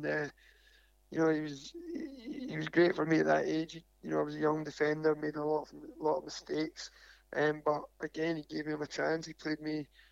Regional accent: Troon, Scotland, United Kingdom; That's very right, yes. Born and raised in Troon.

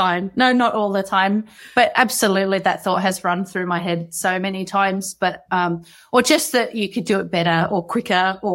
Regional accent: Sydney, New South Wales, Australia; I'm from the Northern Beaches of Sydney, so it's a little far removed from big urban cities

